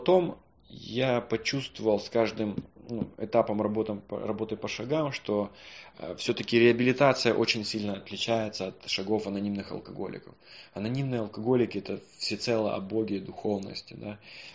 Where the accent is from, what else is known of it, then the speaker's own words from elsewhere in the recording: Zaporizhzhia, Zaporizhzhia Oblast, Ukraine; Весь мой 9-й шаг, остальной, он в Запорожье, в моем родном городе, да, и туда надо ехать.